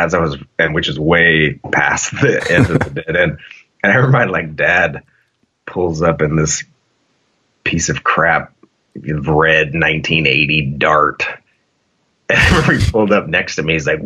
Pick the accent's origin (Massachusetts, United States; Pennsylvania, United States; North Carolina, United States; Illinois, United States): Illinois, United States; Galesburg; So I grew up in Galesburg, Illinois. It's a pretty small town, maybe 30,000.